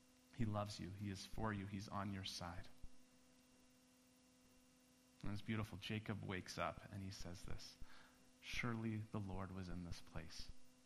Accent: Calgary, Alberta, Canada; And then the playoffs hit, and I'm from Calgary originally

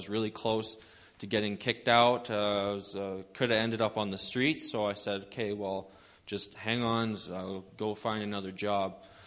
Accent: Rocky Mountain House, Alberta, Canada; also born or lived in Saskatoon, Canada; I'm 24 years old, and I'm from Rocky Mountain House, Alberta.

